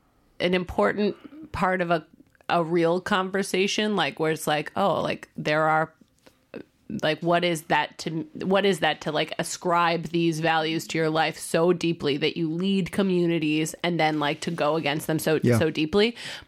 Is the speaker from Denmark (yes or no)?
yes; Hillerød, Capital Region of Denmark, Denmark; I'm from Hillerud. I'm from hell.